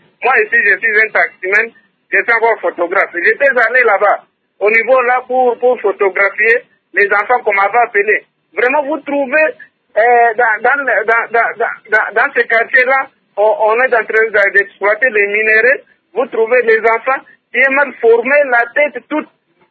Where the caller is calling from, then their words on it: Lubumbashi, Haut-Katanga, DR Congo; Vraiment, ici chez nous au Congo, ça fait pitié.